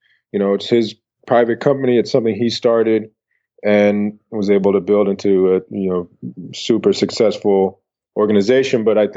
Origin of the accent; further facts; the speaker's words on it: San Francisco, California, United States; I came from San Francisco, and I've always been influenced by murals and graffiti.